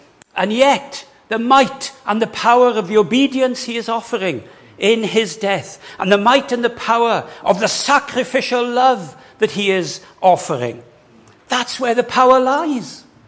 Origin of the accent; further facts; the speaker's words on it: Wales, United Kingdom; I'm Baptist. I'm Welsh Baptist.